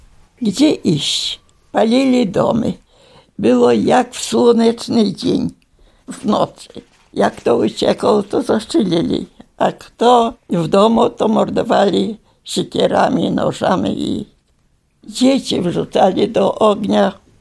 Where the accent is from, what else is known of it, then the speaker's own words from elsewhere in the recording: Kuty, Ivano-Frankivsk Oblast, Ukraine; Urodziłam się w Kutach, to jest nad Czermoszem, na wschodzie. To jest małe miasteczko letnie szkoły. Piękne miasteczko.